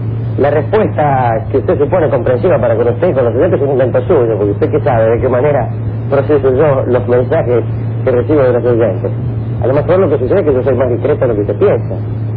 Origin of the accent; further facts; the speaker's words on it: Lobos, Buenos Aires Province, Argentina; Yo no soy de estos pagos, yo soy de Lobos.